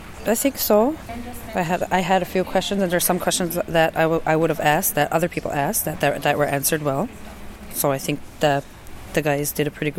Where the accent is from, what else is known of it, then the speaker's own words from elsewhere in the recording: Maine, United States; I'm from Maine.